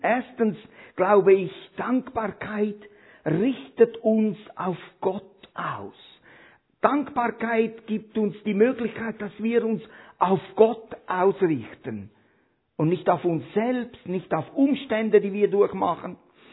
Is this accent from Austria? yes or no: no; Switzerland; Ja, viele Menschen haben dafür gearbeitet, aber wie sagt man ja bei uns in der Schweiz, an Gottes Segen ist alles gelegen.